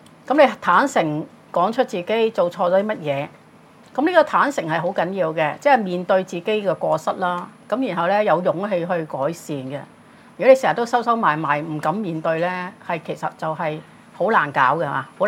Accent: China; 我哋中國人成日講痛苦啊，但佛教講嘅苦係好苦嘅

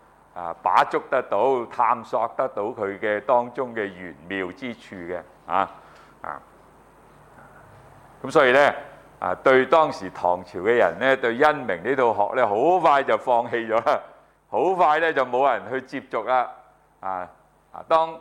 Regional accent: China; 這個是跟我們中國人的思想習性有關係的

